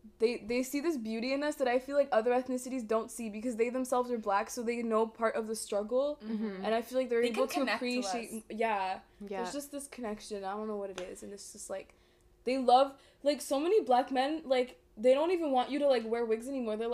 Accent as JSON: {"language": "English", "town": "Montreal", "region": "Quebec", "country": "Canada", "tie": "born or raised there", "said": "I grew up in Montreal"}